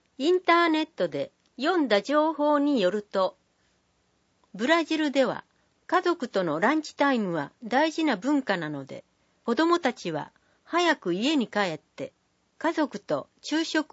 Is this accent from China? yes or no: no; Mongolia; Japanese is a second language; 例えば、私のふるさとのモンゴルでは、学校は9月1日の知識の日から始まります。